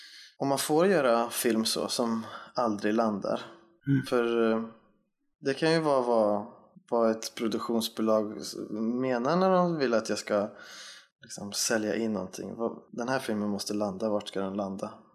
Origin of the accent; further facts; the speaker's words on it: Västra Götaland County, Sweden; För den är inspelad där vi kommer ifrån, Västgöta slätten.